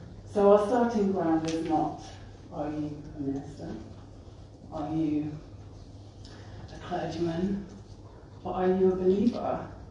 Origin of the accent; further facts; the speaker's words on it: South of England, United Kingdom; I'm from the South, but I have been exiled to the Midlands, so I love coming down, down south.